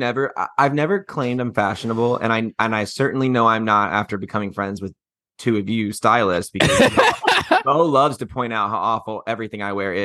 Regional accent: the South, United States; I was dressed by my mom growing up in the South

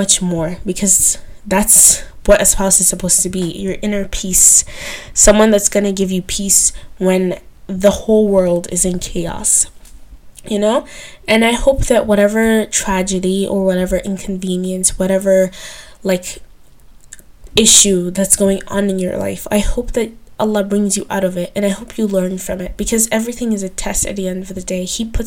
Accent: Nigeria; I grew up, I'm a Nigerian, and my culture is food and music.

